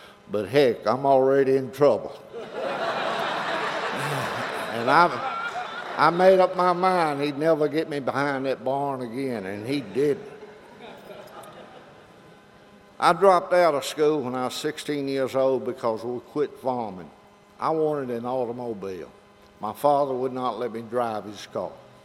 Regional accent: Roxboro, North Carolina, United States; And growing up in Roxburgh, North Carolina, and feeling bad about myself and not getting an education, I felt really hurt me.

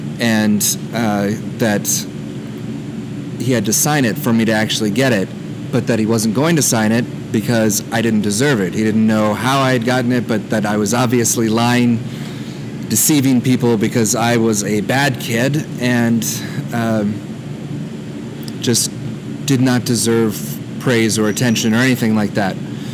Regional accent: California, United States; I grew up in Southern California. I was raised by my mom with my sister.

